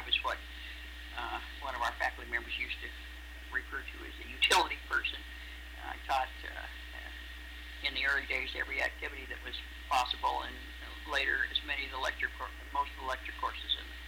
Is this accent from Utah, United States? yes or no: yes; Salt Lake City, Utah, United States; born there; I was born in Salt Lake City, Utah, in 1930.